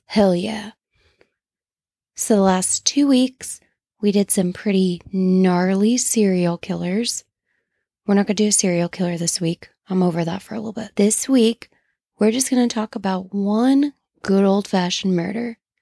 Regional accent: United States; Forgive me, I'm an American. I'm not used to saying meters.

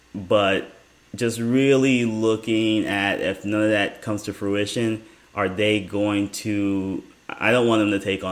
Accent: Jamaica; I mean, I am too because I'm from Jamaica.

